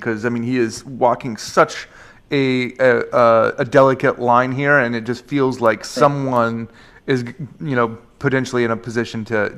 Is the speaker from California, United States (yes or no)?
no; Portland, Oregon, United States; which is just outside my hometown of Portland, Oregon